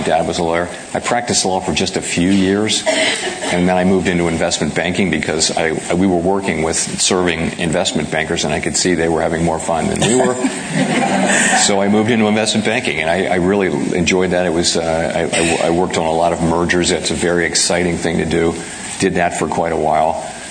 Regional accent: Washington, District of Columbia, United States; And I grew up in Washington, D.C., and the whole Washington, D.C. political scene is there. But my parents and my family were not part of that. We were just people who lived in Washington.

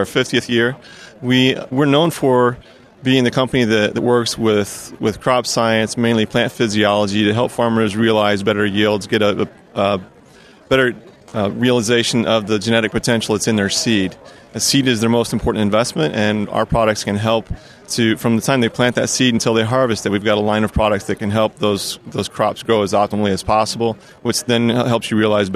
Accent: Illinois, United States; now in Houston, United States; No, I did grow up in ag, but I grew up in Southern Illinois. So got my bachelor's degree in agronomy from Southern Illinois University.

